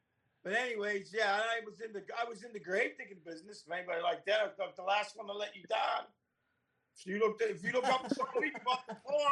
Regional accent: Pittsburgh, Pennsylvania, United States; from Pittsburgh, Pennsylvania.

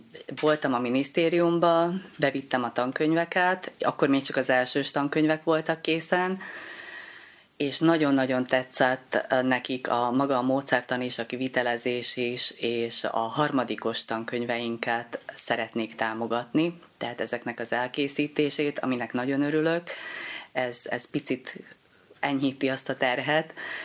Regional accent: Hungary; de magyarok vagyunk, tehát ennyi

